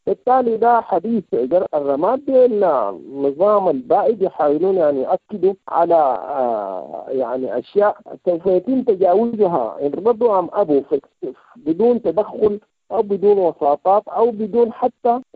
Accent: Sudan; في بلدنا السودان

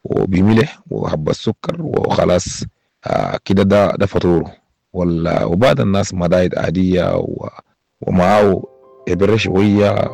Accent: Sudan; ونتمنى يكون عام بتاع سلام وعام بتاع أمن يؤم كل بلادنا السودان

